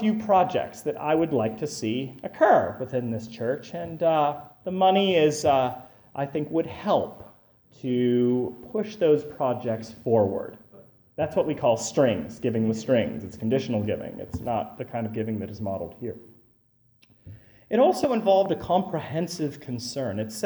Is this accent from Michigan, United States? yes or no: no; Harmony, Pennsylvania, United States; I grew up in Harmony. It was founded by a cult.